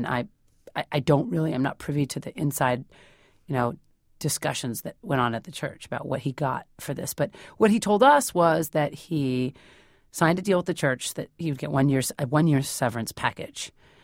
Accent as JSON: {"language": "English", "town": "San Francisco", "region": "California", "country": "United States", "lives_now": "New York, United States", "said": "Where I'm from San Francisco and I live in New York. So where I'm from, we don't consider these issues."}